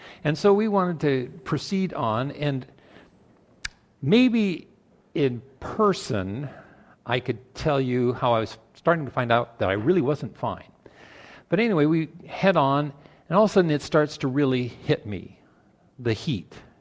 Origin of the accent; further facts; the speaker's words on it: Iowa, United States; I'm from Iowa. Holy cow, I know hot.